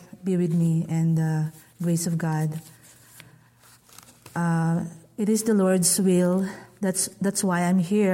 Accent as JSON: {"language": "English", "town": "Quezon City", "region": "Metro Manila", "country": "Philippines", "tie": "born there", "said": "I was born in Quezon City, Philippines."}